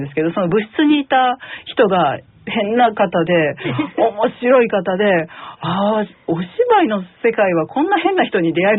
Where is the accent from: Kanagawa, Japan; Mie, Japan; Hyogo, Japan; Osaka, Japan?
Hyogo, Japan; Nishinomiya; そうです、西宮市なんです。生まれも育ちも。